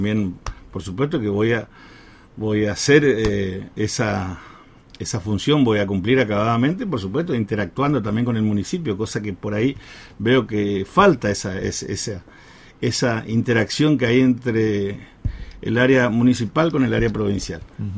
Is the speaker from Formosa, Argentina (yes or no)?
yes; Formosa, Argentina; born there; moved away as an adult; now in Paso de los Libres, Argentina; Yo soy nacido en Formosa y hace 37 años prácticamente que vivo